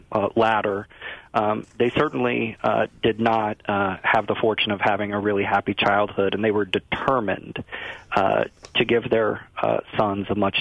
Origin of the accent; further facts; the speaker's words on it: Springfield, Illinois, United States; I grew up in Lincoln's shadow here in Springfield.